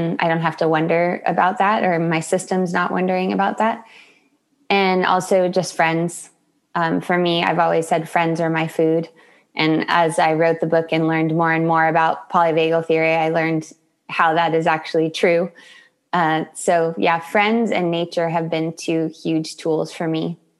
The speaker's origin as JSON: {"language": "English", "town": "Solana Beach", "region": "California", "country": "United States", "tie": "born or raised there", "said": "I am in Solana Beach, California, my hometown."}